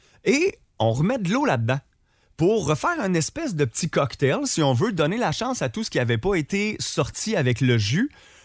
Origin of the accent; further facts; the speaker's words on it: Quebec, Canada; en tant que Québécois